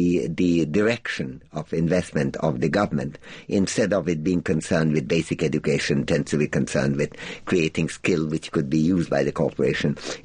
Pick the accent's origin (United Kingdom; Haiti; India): India; for example, as an Indian, I'm quite proud of India's secular history.